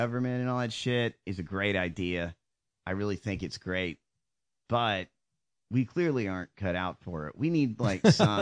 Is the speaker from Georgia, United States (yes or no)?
yes; Georgia, United States; I grew up in Georgia. I did.